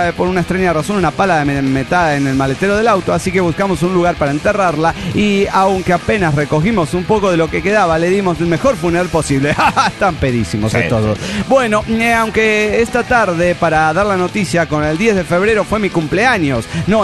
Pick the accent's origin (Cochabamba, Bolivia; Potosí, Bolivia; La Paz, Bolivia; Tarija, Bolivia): Tarija, Bolivia; Y ahora, en el mes de febrero, retorno a mi tierra, Tarija.